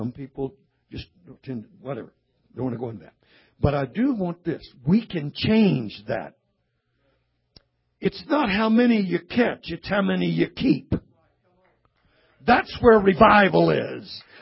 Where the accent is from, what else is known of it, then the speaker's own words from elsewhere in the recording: California, United States; I come from California, man.